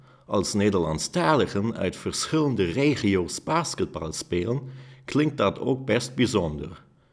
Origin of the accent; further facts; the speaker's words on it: North Rhine-Westphalia, Germany; ik kom uit de buurt van Münster. In die regio spreekt men over het algemeen Duits.